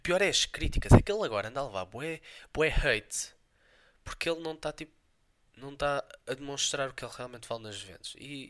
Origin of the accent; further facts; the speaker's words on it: Portugal; Porque eu sou português e eu tenho que apoiar os meus.